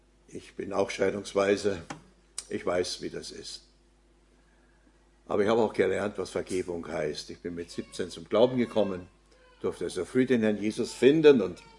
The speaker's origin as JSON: {"language": "German", "town": "Oberammergau", "region": "Bavaria", "country": "Germany", "tie": "born or raised there", "said": "geboren und aufgewachsen in Oberammergau. Bin verheiratet im Schwarzwald."}